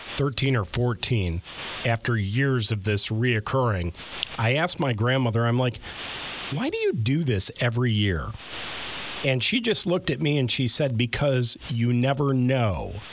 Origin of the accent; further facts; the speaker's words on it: Shaker Heights, Ohio, United States; Growing up in Shaker Heights, Ohio, my parents lived across the street from my grandmother